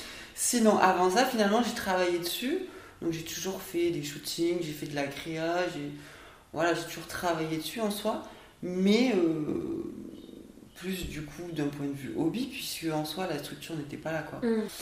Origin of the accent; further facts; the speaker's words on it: Southwest France, France; now in La Réunion, France; je viens du sud-ouest de la France, toute ma famille est là-bas, j'ai un petit frère. Et ça va faire 10 ans que je suis à La Réunion.